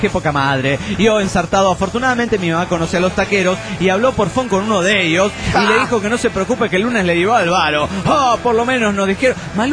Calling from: Argentina; de Argentina.

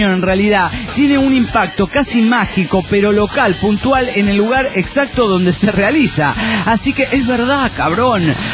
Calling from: Lima, Peru; de Lima, Perú.

